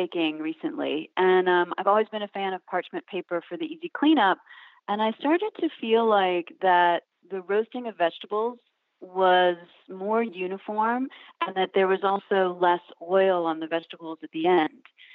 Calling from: Wellfleet, Massachusetts, United States; I'm calling from Wellfleet, Massachusetts.

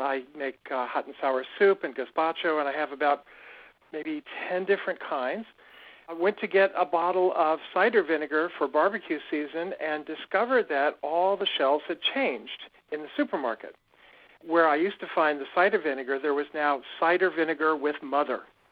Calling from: Bel Air, Maryland, United States; I'm calling from Bel Air, Maryland, in the upper corner of the state.

